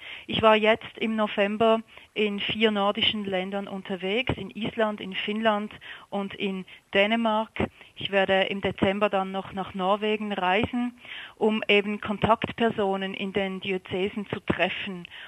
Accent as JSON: {"language": "German", "country": "Switzerland", "said": "ein ganz anderes Bild als das, was ich aus meinem Heimatland, aus der Schweiz, gewohnt"}